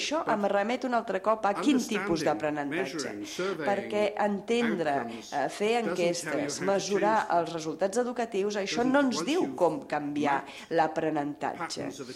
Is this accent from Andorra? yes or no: no; France; Un tercer factor, jo vinc de França, on hi ha un cert raonament cartesià